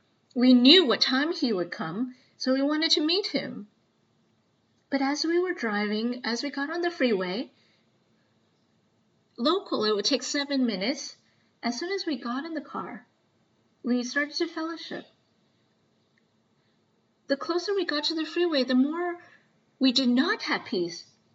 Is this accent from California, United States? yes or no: no; Rockville, Maryland, United States; Hello, everyone. I am from Rockville. A sister.